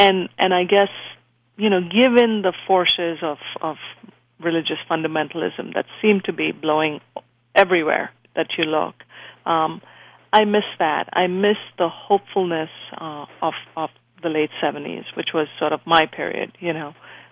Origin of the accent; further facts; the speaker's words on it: Mumbai, Maharashtra, India; I grew up in Bombay, yes.